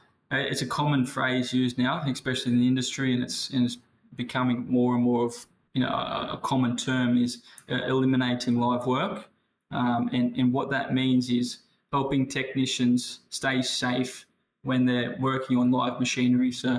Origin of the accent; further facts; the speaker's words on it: East Maitland, New South Wales, Australia; also born or lived in Lochinvar; I grew up in Maitland area, so I was born into a house in Lochinvar. Yeah, grew up through school mostly in East Maitland, and then I started my apprenticeship at Mount Thorley with Westrac. So I've always been in the Hunter region.